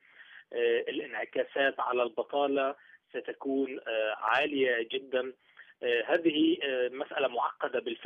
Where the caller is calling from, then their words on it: Cairo, Cairo Governorate, Egypt; يعني أنا أحدثك من القاهرة